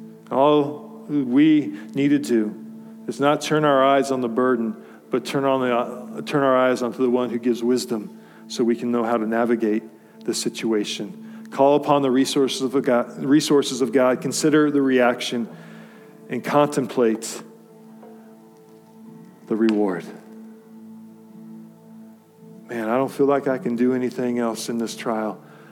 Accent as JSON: {"language": "English", "region": "Colorado", "country": "United States", "tie": "born or raised there", "said": "I grew up in Colorado. I'd never been to the Olympic Training Center."}